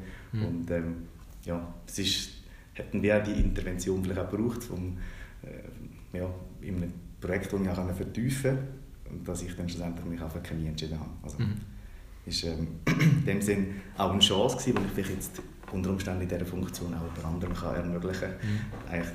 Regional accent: Schöftland, Aargau, Switzerland; wir sind ja, beide um die 30 und genau, ich komme aus Schöftlen, das ist so ein kleines 3000 Seelendorf im Aargau. Ich bin dort aufgewachsen, wohlbehütet mit drei Geschwistern.

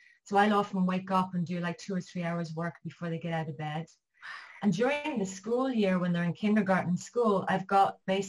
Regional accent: Ireland; also born or lived in Australia; now in Israel; I'm Irish, as you can get from my accent, but I'm living currently in Israel

